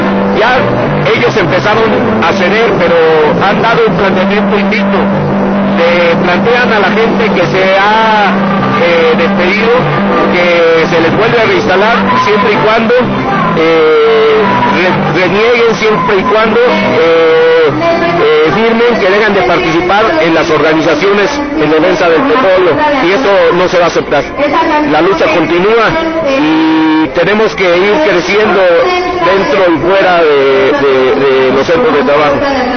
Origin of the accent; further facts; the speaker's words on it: Tabasco, Mexico; De Tabasco.